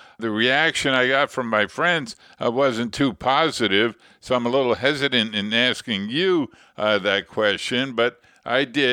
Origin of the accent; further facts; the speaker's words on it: Long Island, New York, United States; Dwayne Bach, who I grew up with on Long Island.